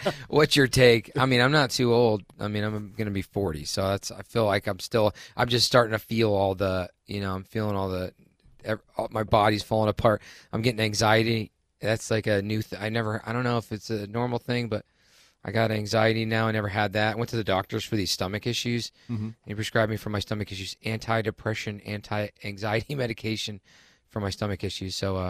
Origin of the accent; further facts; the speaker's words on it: Ohio, United States; born there; I was born in Ohio.